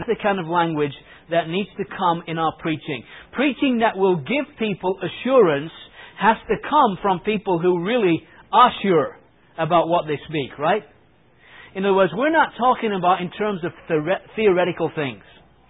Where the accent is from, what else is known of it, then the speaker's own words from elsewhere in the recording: England, United Kingdom; And certainly, growing up in England